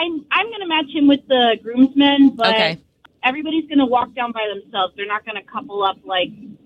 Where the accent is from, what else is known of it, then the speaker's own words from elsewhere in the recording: Winter Garden, Florida, United States; from Winter Garden.